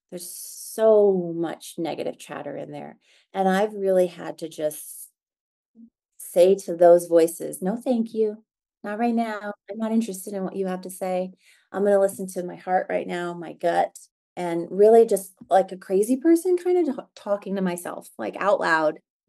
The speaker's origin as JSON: {"language": "English", "region": "Midwest", "country": "United States", "said": "And because I'm from the Midwest, I'm a simple Midwestern gal."}